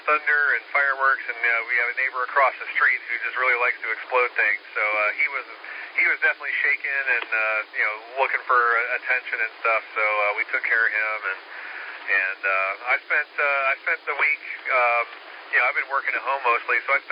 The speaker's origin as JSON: {"language": "English", "town": "New York City", "region": "New York", "country": "United States", "tie": "born or raised there", "said": "Of course, I grew up in New York City, so, of course, you know, that was totally legit, Brooklyn-style hot dog"}